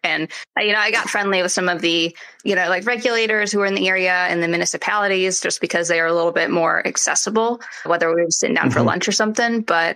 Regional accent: Wisconsin, United States; I'm from Wisconsin and, you know, it's the Midwest area. I previously was working in New York, but I kind of came back home here.

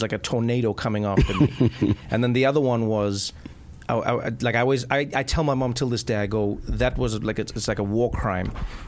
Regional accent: South Africa; Like, you know, I grew up in South Africa.

